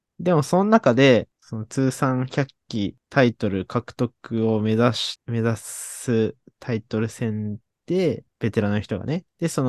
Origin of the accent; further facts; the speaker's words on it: Nagano, Japan; うちの地元も、その、長野県の中だと、3番目ぐらいにでかい、都市ではあるんですけど